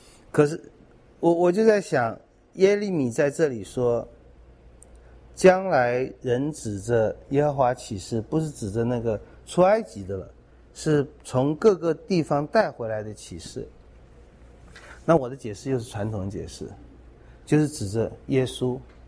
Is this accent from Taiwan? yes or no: yes; Taiwan; 我们小时候在台湾长大这段日子呢，是很惨的一段，越来越惨